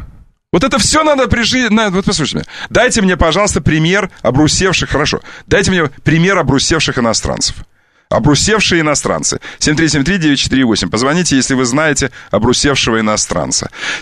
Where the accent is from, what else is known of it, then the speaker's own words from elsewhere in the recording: Kerch, Crimea, Ukraine; born there; несмотря на то, что я родился в Керчи, да, потому что я вырос в лесах, я лесной человек.